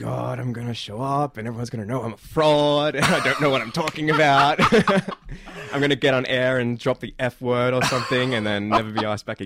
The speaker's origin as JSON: {"language": "English", "region": "Northern Territory", "country": "Australia", "tie": "born or raised there", "said": "Yes, I grew up in the Northern Territory."}